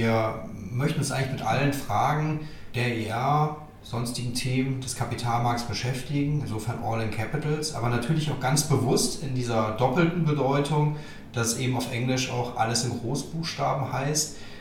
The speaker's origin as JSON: {"language": "German", "region": "Rhineland", "country": "Germany", "tie": "born there", "said": "49 Jahre, gebürtiger Rheinländer"}